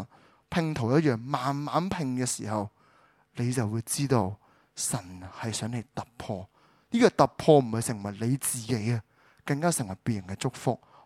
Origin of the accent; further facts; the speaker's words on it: Hong Kong; 就给我们香港人真的用。